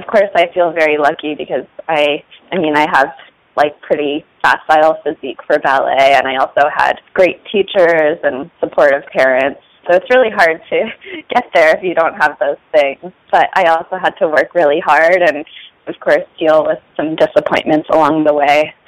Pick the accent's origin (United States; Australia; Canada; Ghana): United States; Sun Valley, Idaho; I grew up in Sun Valley, Idaho, which is a ski town.